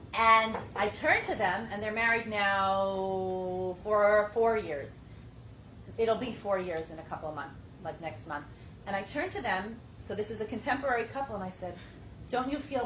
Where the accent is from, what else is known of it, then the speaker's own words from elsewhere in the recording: Riverdale, New York, United States; I'm from Riverdale. I had a full 50-minute drive home.